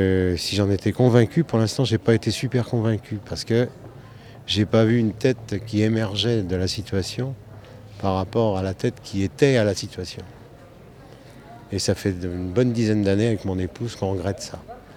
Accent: Nantes, Pays de la Loire, France; Je prends en considération la vie sur Nantes, puisque je suis nantais depuis ma naissance.

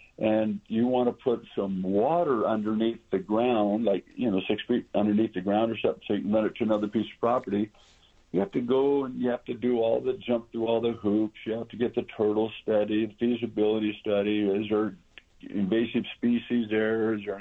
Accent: North Las Vegas, Nevada, United States; And so when I found out my little hometown was going to be, you know, taken over, they were going to cut North Las Vegas in half.

